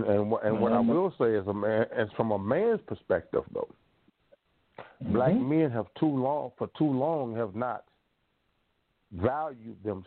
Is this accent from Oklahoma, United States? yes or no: yes; Tulsa, Oklahoma, United States; from Tulsa, Oklahoma, from Black Wall Street.